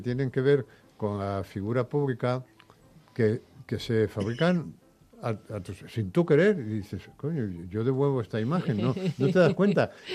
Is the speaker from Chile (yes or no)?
no; Madrid, Community of Madrid, Spain; also born or lived in Valencia; Yo volví a Valencia muy mayor porque mi vida se dividía entre antes y después de Valencia. Porque claro, al venir a Madrid